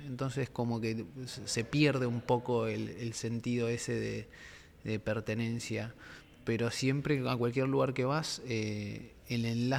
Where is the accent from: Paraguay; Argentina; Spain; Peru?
Argentina; Mendoza; now in Buenos Aires, Argentina; Yo vivía en Mendoza, nací en Mendoza, y cuando me mudé acá me puse a jugar en Olivos.